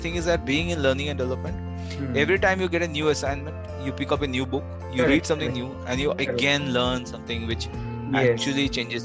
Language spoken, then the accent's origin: English; West Bengal, India; Because I come from Bengal, and it's a very big thing over there.